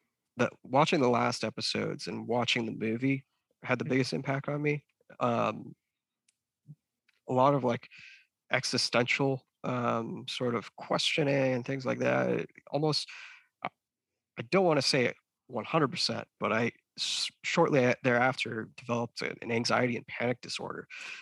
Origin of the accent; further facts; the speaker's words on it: United States; I grew up not far from where you're at. I grew up in Brown County out in the woods. So my parents live out in the woods